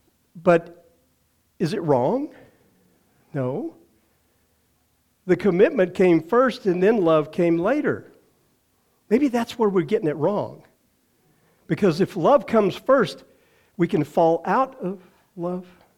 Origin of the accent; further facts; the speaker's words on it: Texas, United States; Okay, you can talk to me. I'm from Texas. I love people.